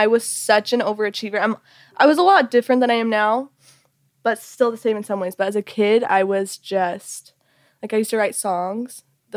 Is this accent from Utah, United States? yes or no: yes; Utah, United States; now in Los Angeles, United States; So I'm from Utah, but I just moved to LA, and I don't even know what I do.